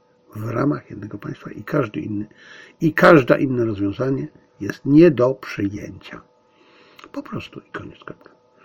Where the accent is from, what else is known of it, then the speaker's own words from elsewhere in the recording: Silesian Voivodeship, Poland; A ja coś na ten temat wiem, ponieważ jestem Ślązakiem z urodzenia i wychowania.